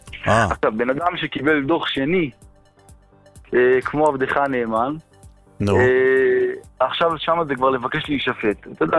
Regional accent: Jerusalem, Jerusalem District, Israel

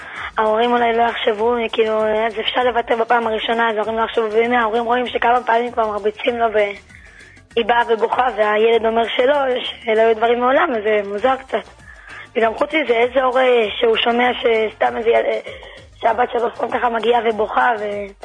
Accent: Jerusalem, Jerusalem District, Israel; מירושלים.

